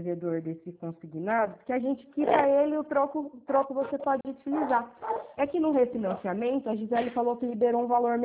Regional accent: Bernardes, Brazil; eu sou aqui de Bernardes mesmo, fica tranquilo, tá? Eu sou mioto.

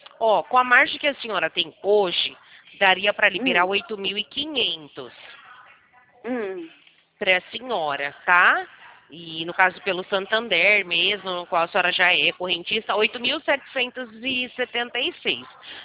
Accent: Americana, São Paulo, Brazil; Eu sou do Santander, mas da cidade de Americana.

